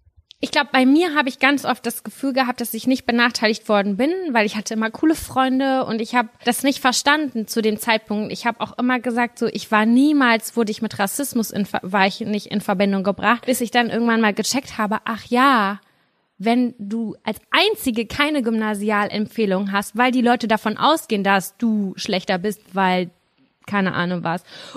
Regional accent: Germany; born there; Wir sind ja alle in Deutschland geboren.

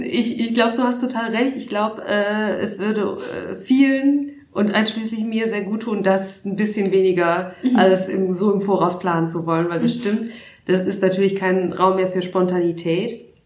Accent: Frankfurt, Hesse, Germany; ich bin ja Frankfurterin mit Leib und Seele, aber ich liebe Mainz auch sehr.

